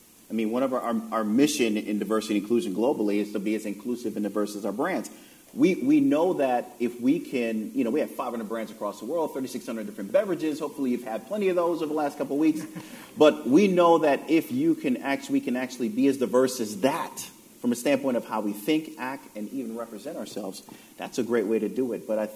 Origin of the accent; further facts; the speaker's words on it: Jamaica; And I'm from Jamaica, and so I'm a little country of 3 million people.